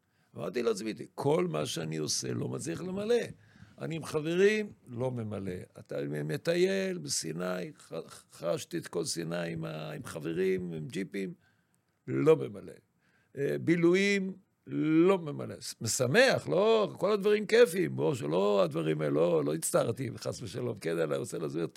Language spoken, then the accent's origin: Hebrew; Eilat, Southern District, Israel; אני גדלתי בית חילוני באילת